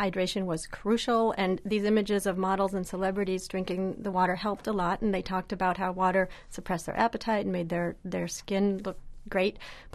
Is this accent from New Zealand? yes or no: no; Boston, Massachusetts, United States; now in New York City, United States; I grew up outside Boston, but I've lived here for many years.